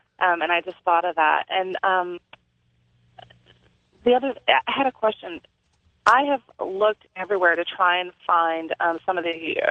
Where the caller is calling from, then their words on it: Windsor, California, United States; I am calling from Windsor, California.